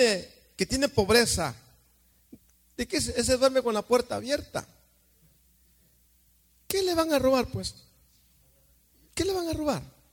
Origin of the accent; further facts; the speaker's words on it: El Salvador; ¿Sabe usted dónde yo soy, va? De allá de ese lugar, de El Salvador.